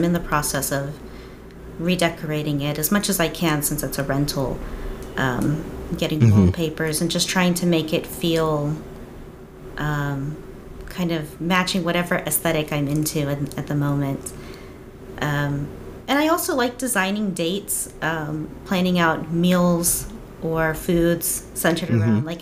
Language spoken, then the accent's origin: English; Houston, Texas, United States; also born or lived in Florida; now in Japan; I have been all over the place in the United States. I'm originally from Texas, Houston based. And I lived in Florida.